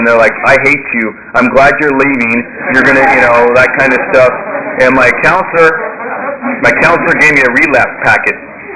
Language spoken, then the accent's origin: English; Santa Monica, California, United States; I grew up in Santa Monica